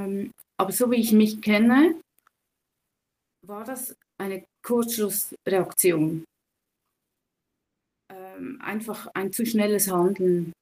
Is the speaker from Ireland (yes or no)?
no; Switzerland; Das kann man bei uns in der Schweiz, also ich weiß nicht, ob das in jedem Kanton geht